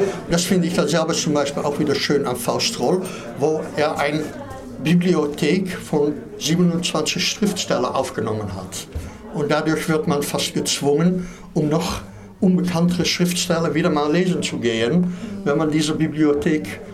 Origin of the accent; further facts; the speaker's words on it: Netherlands; German is a second language; Und weil ich Holländer bin und Französisch nicht meine Muttersprache ist, lese ich die Sache auch wieder anders als Franzosen das lesen.